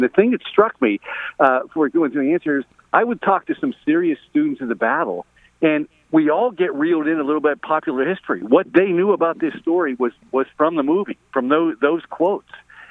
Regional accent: Pennsylvania, United States; Like a lot of people, I think, I grew up in Pennsylvania. I went to the battlefield as a kid

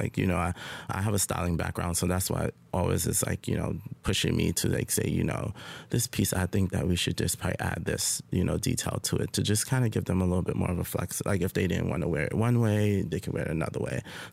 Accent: Brooklyn, New York, United States; growing up in Brooklyn, it's more of like either you're a rapper or a singer or you're a basketball player or a doctor.

